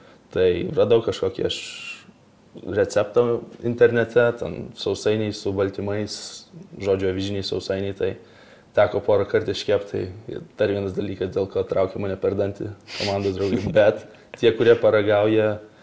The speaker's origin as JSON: {"language": "Lithuanian", "town": "Vilnius", "region": "Vilnius County", "country": "Lithuania", "tie": "born or raised there", "moved": "yes", "said": "Tai gimėjau ir augau Vilniuje, visai netoli čia ir pradinė Žirmūnuose buvo, po to Pašilaičiuose buvo ta pagrindinė mokykla gimnazija buvo prie Vilniaus licėjaus, tai augau gyvenau Vilniuje"}